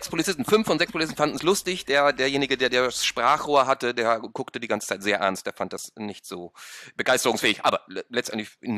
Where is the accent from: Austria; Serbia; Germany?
Austria; Ja, für mich als Österreicher sowieso schon gleich so.